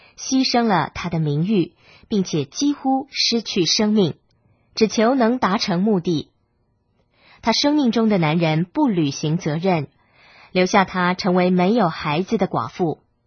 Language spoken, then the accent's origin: Chinese; China; 便回到自己的父家，就是我们中国人所谓的娘家。